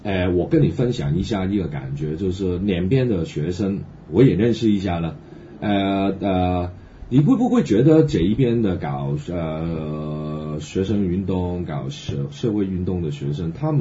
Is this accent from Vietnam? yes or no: no; Hong Kong; 我们香港人现在都好像觉醒一样，